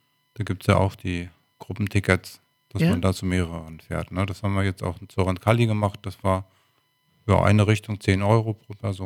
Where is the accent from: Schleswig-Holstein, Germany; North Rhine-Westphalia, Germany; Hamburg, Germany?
Schleswig-Holstein, Germany; Brunsbüttel; Das Elbe-Forum in Brunsbüttel ist ein Punkt, zu dem ich auch gerne gehen würde, denn das ist ja in meiner Heimatstadt